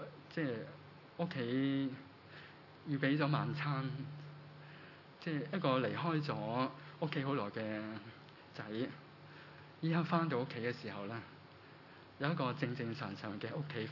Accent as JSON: {"language": "Cantonese", "town": "Kaiping", "region": "Guangdong", "country": "China", "tie": "born or raised there", "said": "原來開平係點解會有好多碉堡咧？因為嗰度係盜賊同埋好多海盜嘅地方，即係我家鄉原來咁嘅名聲。"}